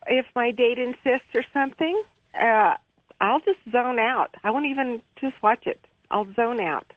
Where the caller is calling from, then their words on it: Boise, Idaho, United States; I'm from Boise, Idaho.